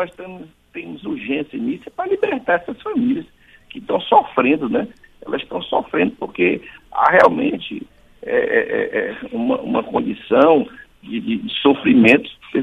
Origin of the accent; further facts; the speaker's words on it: Ceará, Brazil; now in Fortaleza, Brazil; Eu vim do interior, do Ceará, para Fortaleza, e aqui cheguei analfabeto